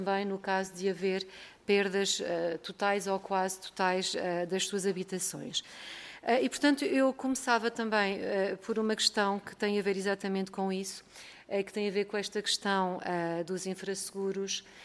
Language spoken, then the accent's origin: Portuguese; Leiria, Portugal; eu sou do Distrito de Leiria e portanto sei bem aquilo que aconteceu